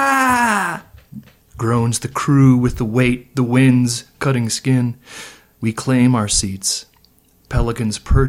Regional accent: Bozeman, Montana, United States; I'm from Bozeman. I love Bozeman. I will stay in Bozeman and die in Bozeman, most likely.

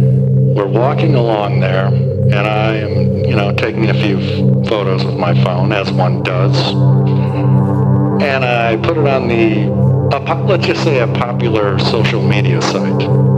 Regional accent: Great Plains, United States; let me preface this by saying I'm from the Great Plains. I am a northerner, a Yankee.

